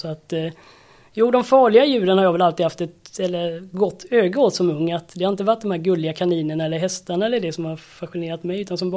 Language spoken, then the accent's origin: Swedish; Färjestaden, Kalmar County, Sweden; Jag uppvuxen på Öland med brofästet i Färjestaden.